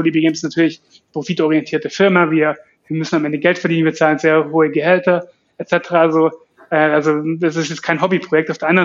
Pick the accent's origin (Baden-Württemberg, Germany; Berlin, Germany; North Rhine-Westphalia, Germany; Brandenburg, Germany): Baden-Württemberg, Germany; Heidenheim; wir kommen eben, wie gesagt, aus Süddeutschland, jetzt ursprünglich alle aus Heidenheim tatsächlich.